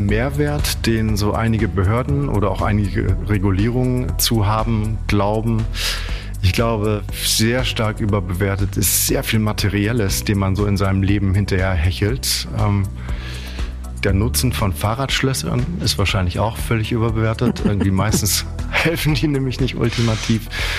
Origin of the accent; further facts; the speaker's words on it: Germany; now in Munich, Germany; Ich bin kein Berliner. Unser Wohnsitz, unser Hauptwohnsitz ist in München. Ich bin aber auch kein Münchner. Ich komme ursprünglich, und dafür kennen wir uns wahrscheinlich noch nicht lange genug, um das zu verraten, aus der Stadt des Westfälischen Friedens.